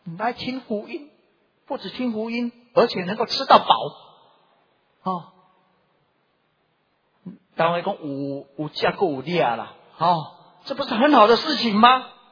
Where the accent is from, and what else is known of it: Taiwan